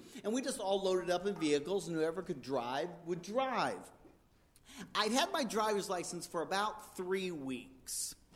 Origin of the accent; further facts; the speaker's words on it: West Frankfort, Illinois, United States; Now, my hometown of West Frankfort, Illinois, we'd never had any team make it that far